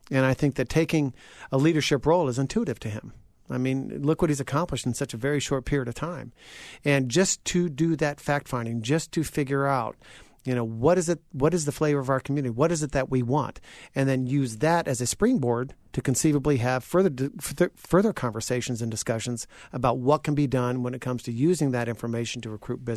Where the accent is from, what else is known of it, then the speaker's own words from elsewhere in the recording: West Lafayette, Indiana, United States; You know, growing up in West Lafayette, a lot of what I was exposed to in Lafayette, it was completely new.